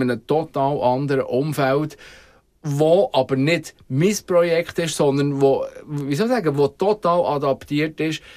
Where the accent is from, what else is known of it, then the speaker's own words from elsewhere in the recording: Switzerland; als Schweizer, ja, die Schweiz von aussen betrachtet